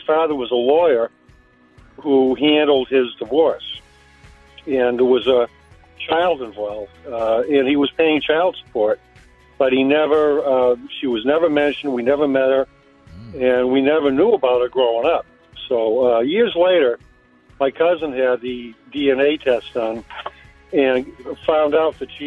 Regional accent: Melrose, Massachusetts, United States; I grew up in Melrose with my two cousins.

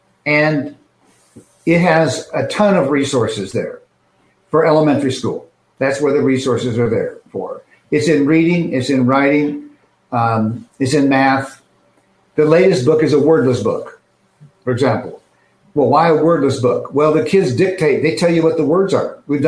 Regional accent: Phoenix, Arizona, United States; here in Phoenix, my home state

